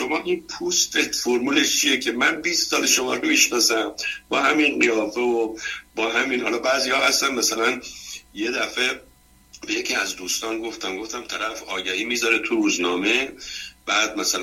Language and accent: Persian; Iran; هر اهل هر کجایی که باشیم ما همه ایرانی هستیم